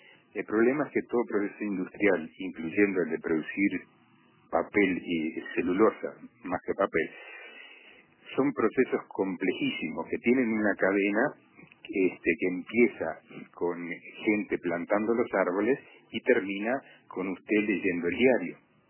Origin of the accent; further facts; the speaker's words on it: Uruguay; uno se preocupa como uruguayo